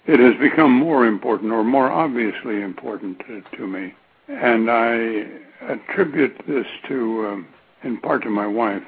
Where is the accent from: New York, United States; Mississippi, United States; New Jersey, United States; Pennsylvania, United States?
New Jersey, United States; Morristown; And I was born and raised in Morristown, lived there all my life except for these summer periods in Vermont.